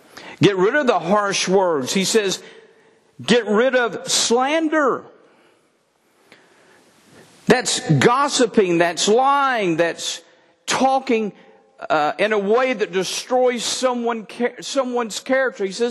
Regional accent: United States; I know you're an American. I'm an American.

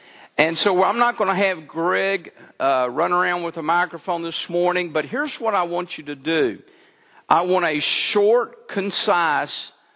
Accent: Texas, United States; I'm a Texan, never heard of that.

